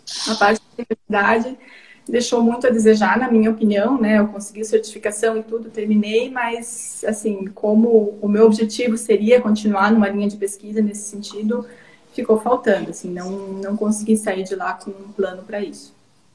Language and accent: Portuguese; Concórdia, Santa Catarina, Brazil; Eu sou de Santa Catarina, sou de Concórdia.